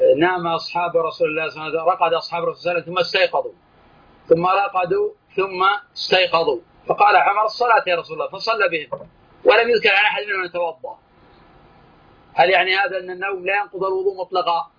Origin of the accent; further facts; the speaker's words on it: Najd, Saudi Arabia; لأن الكنف تسمى عندنا في نجد قديما يسمونه الكنيف البرج، كان عندنا في نجد يسمونه الكنيف البرج